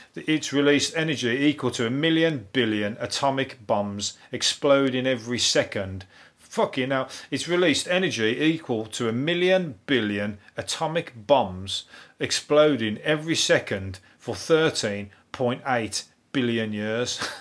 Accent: Birmingham, West Midlands, United Kingdom; Because the thing is, I don't sound intelligent, I'm from Birmingham.

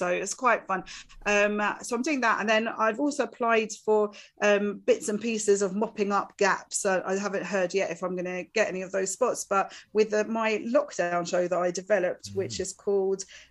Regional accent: East of England, United Kingdom; my opening joke is about being from Essex, so I can't really criticise.

